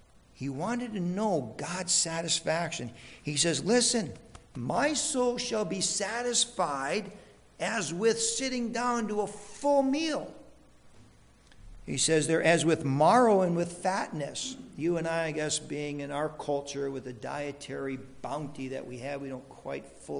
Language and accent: English; Minnesota, United States; You know, growing up in Minnesota, I really enjoy the intensity of the summer sun.